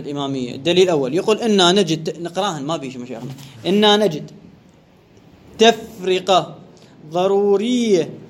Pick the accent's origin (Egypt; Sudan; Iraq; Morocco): Iraq; انقطعت الكهرباء كما عندنا بالعراق